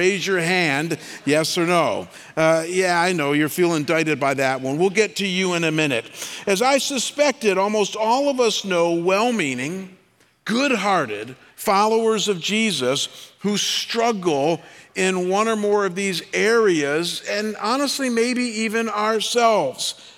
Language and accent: English; Cleveland, Ohio, United States; And as you guys know, I'm from Cleveland, and so I'd been looking forward to the game all day.